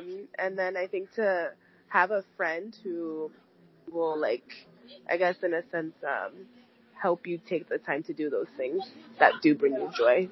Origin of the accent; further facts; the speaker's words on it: California, United States; now in Seattle, United States; Well, I'm 28 years old, and I live in Seattle, Washington. I grew up in Northern California, being able to be outside a lot and explore